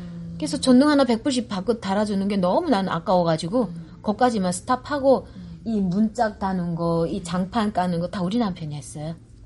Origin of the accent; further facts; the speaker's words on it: North Korea; now in United States; 나는 이제 이북 사람이고 나는 지금도 엄마가 보고 싶고 나는 엄마 떠나고 싶지 않았는데 어떻게 내가 엄마를 떠나서 내가 미국까지 오게 됐었고